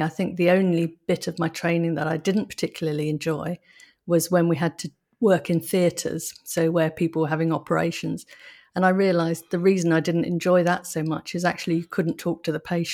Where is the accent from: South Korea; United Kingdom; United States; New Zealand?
United Kingdom; South East England; I was brought up in Kent